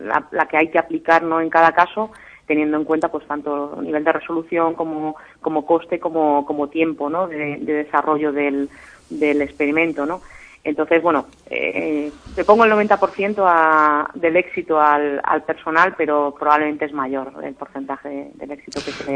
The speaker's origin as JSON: {"language": "Spanish", "region": "Castile and León", "country": "Spain", "said": "Yo creo que incluso como salmantinos, ¿no?, y como españoles, ¿no?"}